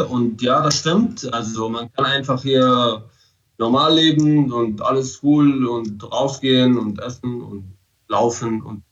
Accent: Palestine; Oder hier, wenn ich mich bewege, dann bin ich ein Palästinenser und ich fahre sogar ein palästinensisches Auto.

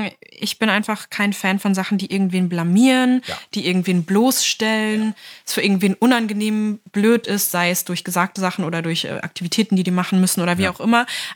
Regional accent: Lower Saxony, Germany; Niedersachsen, wo ich herkomme.

